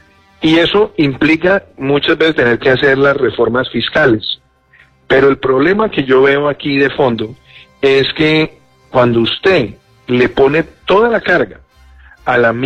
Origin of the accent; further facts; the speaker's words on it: Colombia; Yo lo que creo como colombiano, mi preocupación hoy como colombiano